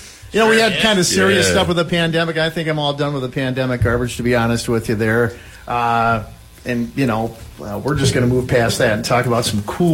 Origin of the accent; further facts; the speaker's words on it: Madison, Wisconsin, United States; in Madison, Wisconsin, my hometown